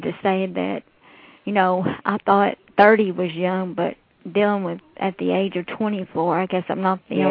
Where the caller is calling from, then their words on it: Kentucky, United States; Kentucky.